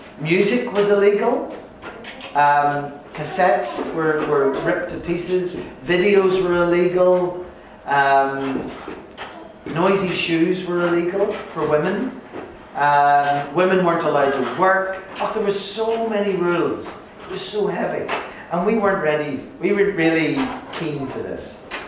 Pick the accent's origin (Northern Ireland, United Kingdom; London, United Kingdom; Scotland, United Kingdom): Northern Ireland, United Kingdom; and I grew up in Northern Ireland, and let's face it, we have a ton of religion going on there.